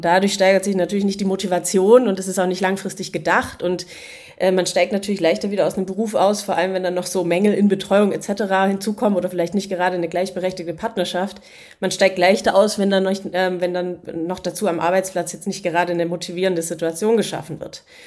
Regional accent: West Germany, Germany; dass wir als Westdeutsche

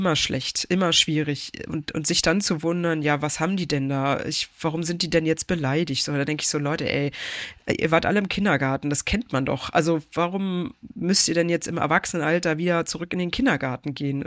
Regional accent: Germany; born there; ich bin ja zwar in der DDR noch geboren, aber ich habe die DDR so nicht miterlebt, logischerweise, weil ich noch viel zu klein war.

